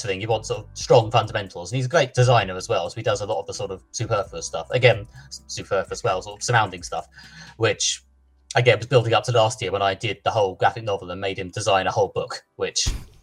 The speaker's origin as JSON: {"language": "English", "country": "United Kingdom", "said": "even though we're both British."}